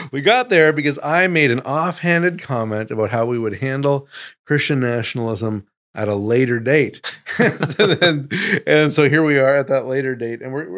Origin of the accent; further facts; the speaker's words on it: Canada; now in United States; I do have citizenship in the United States, but born and raised in Canada.